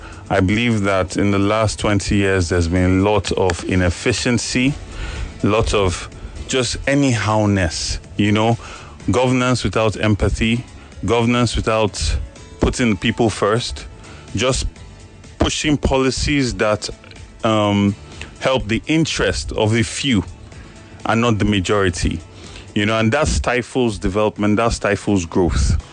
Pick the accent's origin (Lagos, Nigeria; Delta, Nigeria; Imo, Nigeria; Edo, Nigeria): Lagos, Nigeria; I'm passionate about Lagos. I'm a Lagosian. I'm an Indian of Lagos.